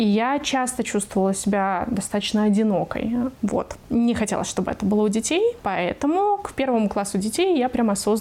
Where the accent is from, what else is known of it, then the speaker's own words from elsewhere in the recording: Germany; also born or lived in Russia; я выросла в Германии, но, выйдя замуж, я уезжала жить в Россию.